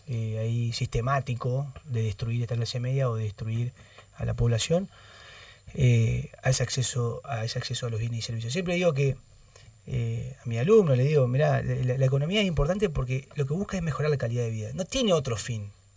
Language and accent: Spanish; Argentina